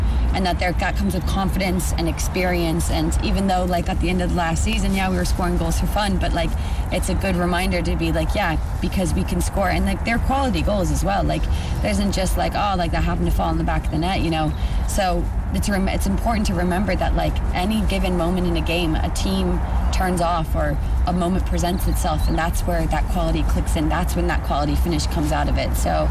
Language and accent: English; Ireland; I think us as Ireland, like, we always want to be difficult to beat. And I mean, we're Irish